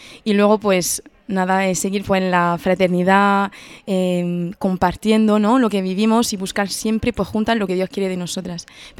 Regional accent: Île-de-France, France; Spanish is a second language; moved away as an adult; now in Spain; yo, bueno, vengo de Francia y es verdad que ahí, pues en la zona de París, yo no había conocido mucha vida religiosa.

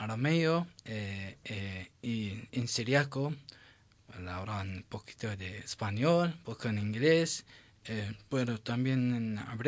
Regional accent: Mosul, Nineveh, Iraq; Spanish is a second language; now in Albacete, Spain; De ciudad Mosul, pero yo vivo en Karakosh.

